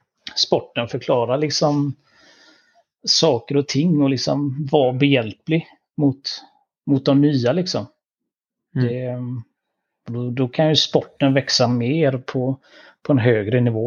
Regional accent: Gothenburg, Västra Götaland County, Sweden; jag är från Göteborg

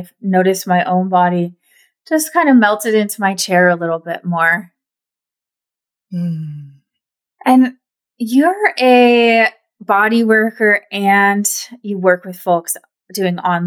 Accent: Pacific Northwest, United States; I'm from the Pacific Northwest, so how's the weather over there?

